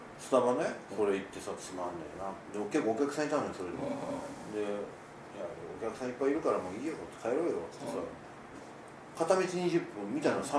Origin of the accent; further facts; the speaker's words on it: Kansai, Japan; 僕は関西の出身なんですけど、